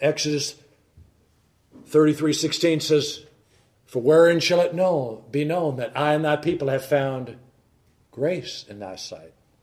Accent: Cleveland, Ohio, United States; I grew up in Cleveland. And we have in Cleveland the Terminal Tower.

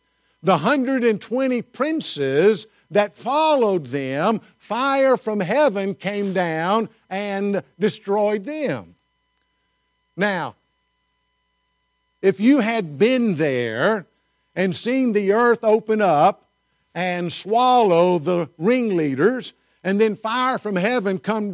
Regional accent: the South, United States; Now, some of you are Southerners and you like rice. I grew up in the South, so...

